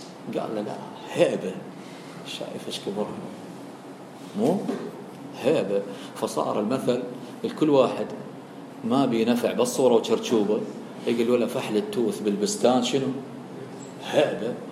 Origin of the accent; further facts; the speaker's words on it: Iraq; نحن عندنا بالعراق